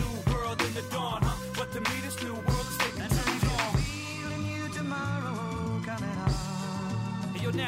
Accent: Vermont, United States; Growing up in Vermont as a black man, going on 40 years now

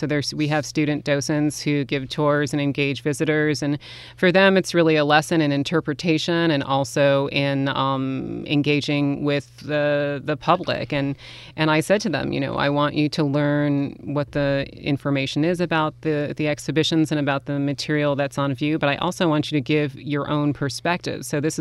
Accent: New York City, New York, United States; I'm from New York City, so we don't leave the city unless there's a good reason.

